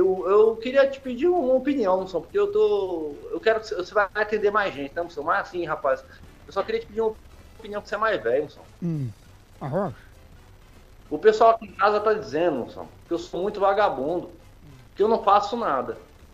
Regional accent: São Bernardo do Campo, São Paulo, Brazil; eu sou de São Bernardo do Campo, é grande ABC Paulista, conhece?

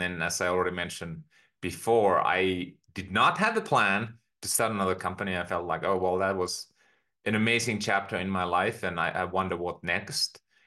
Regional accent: Finland; now in United States; I grew up in Finland on a farm, and you might say pretty humble beginnings.

